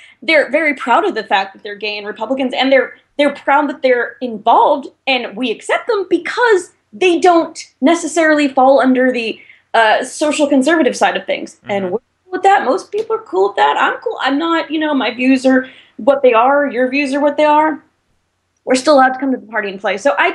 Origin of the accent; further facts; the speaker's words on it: New York, United States; And I'm Italian. And I'm a New Yorker.